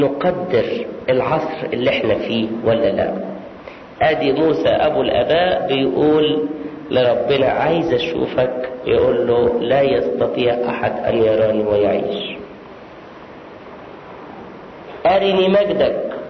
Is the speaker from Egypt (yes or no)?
yes; Egypt; او مع الشبان، ما انا مصري